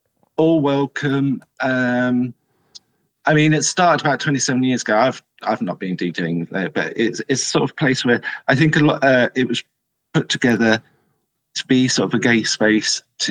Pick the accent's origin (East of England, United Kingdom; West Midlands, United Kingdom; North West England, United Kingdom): East of England, United Kingdom; Ipswich; I did one in my hometown, which was my first sort of thing, and which was really lovely.